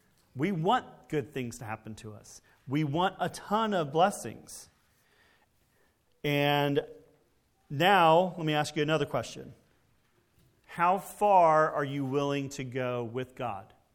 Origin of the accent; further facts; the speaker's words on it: Texas, United States; Well, growing up in Texas, we had some massive grasshoppers.